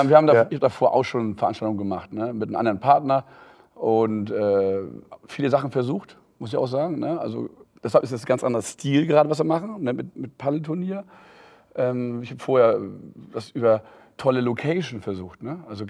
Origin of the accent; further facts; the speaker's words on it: Northern Germany, Germany; Und dann dachte ich, ach, ich komme ja aus dem Norden, kann ich da ja auch machen.